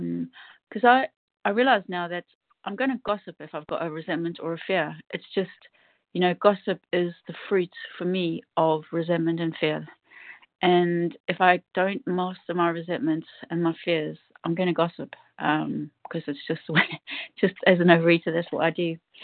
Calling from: United Kingdom; I'm in the UK.

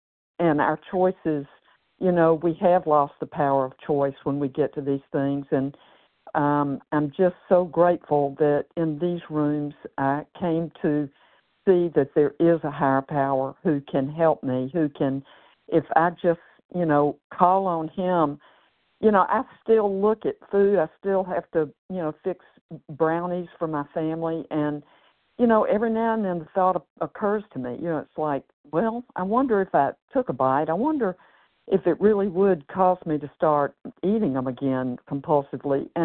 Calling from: Tennessee, United States; also from Tennessee.

